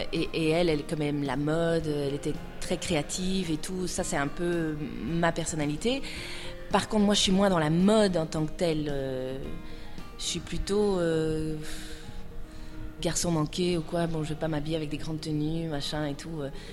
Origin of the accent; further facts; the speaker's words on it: Canada; moved away as an adult; now in France; je suis canadienne. Donc je suis née au Canada et j'ai habité 19 ans au Canada.